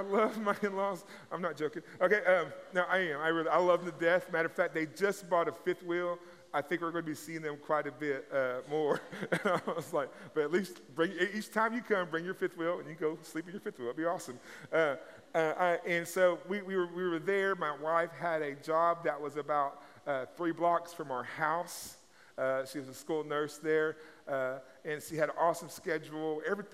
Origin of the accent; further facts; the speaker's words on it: Oklahoma, United States; I grew up singing in Southern gospel music growing up. My family, we would travel all over Oklahoma and these little Indian churches.